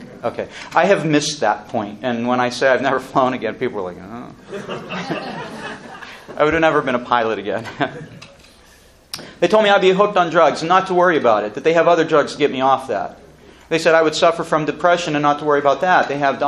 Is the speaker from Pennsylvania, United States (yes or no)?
yes; Pennsylvania, United States; moved away as an adult; now in Indianapolis, United States; Another miracle is that I'm from Western Pennsylvania. I moved out to Indianapolis because of my first job 20-some years before this wreck.